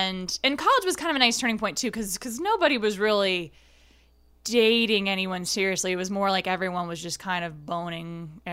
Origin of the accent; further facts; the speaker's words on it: Belleville, Ohio, United States; Especially growing up in Belleville, Ohio